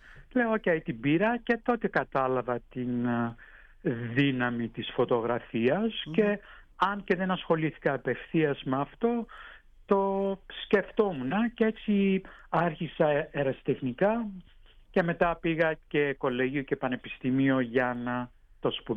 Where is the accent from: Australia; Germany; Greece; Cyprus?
Australia; αισθάνομαι Αυστραλός γιατί γεννήθηκα στην Αυστραλία.